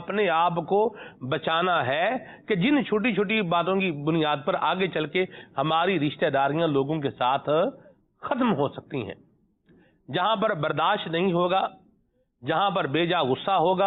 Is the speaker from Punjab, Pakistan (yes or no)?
yes; Punjab, Pakistan; میرا تعلق بھی پنجاب سے ہے